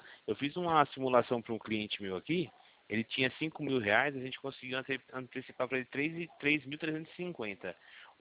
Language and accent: Portuguese; Campinas, São Paulo, Brazil; eu sou aqui de Campinas